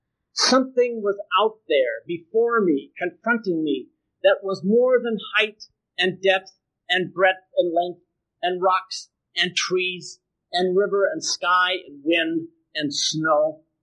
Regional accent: California, United States; It was my very first, for I come from California.

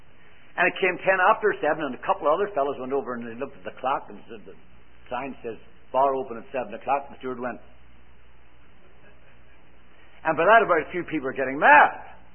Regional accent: Ireland; moved away as an adult; now in Canada; We came from Ireland with a quartet in 1954. We got on the boat in Liverpool, England. And when we got on the boat, there were four of us, and we were coming to Canada

